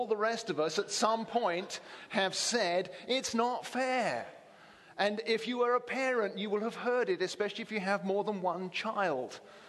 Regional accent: Conway, South Carolina, United States; But I'm from Conway, South Carolina. You can tell from my accent.

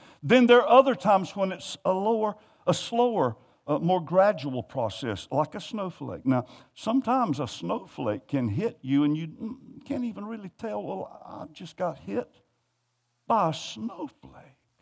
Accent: United States; I had the thought, because I'm an American, I repent for this.

